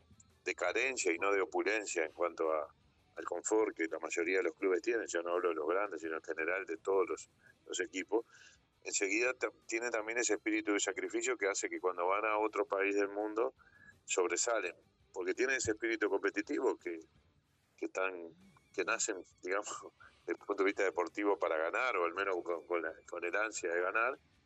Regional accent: Uruguay; imagínese que además como uruguayo, este sería un acontecimiento brutal

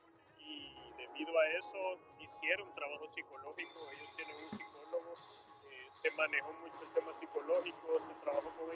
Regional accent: El Salvador; al decirles que yo era salvadoreño

